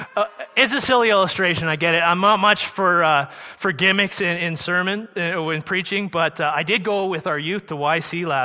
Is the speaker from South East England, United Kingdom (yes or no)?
yes; Guildford, South East England, United Kingdom; In the church I grew up in Surrey, Church of the Nazarene, Guilford Church of the Nazarene, Chris is here.